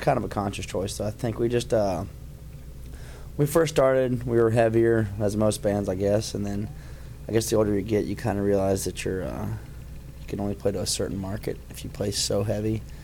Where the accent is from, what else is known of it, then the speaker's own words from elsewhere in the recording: Florida, United States; Well, she got gunned down in my hometown in Florida.